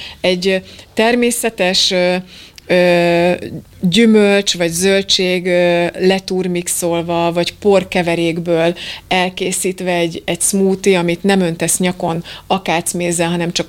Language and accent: Hungarian; Hungary; nem vagyok pesti, bocsánat, tápos vidéki vagyok